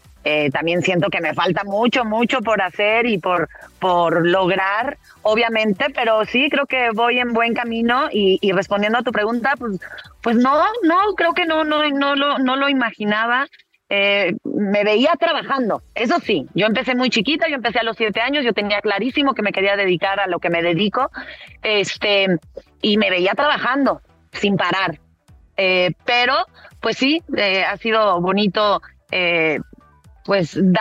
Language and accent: Spanish; Mexico; O sea, yo nací allá y de pronto un día, desde yo con 3, 4 añitos, mi papá le dice a mi mamá, pues mira, me trasladaron por la empresa en la que trabajaba en ese momento a México.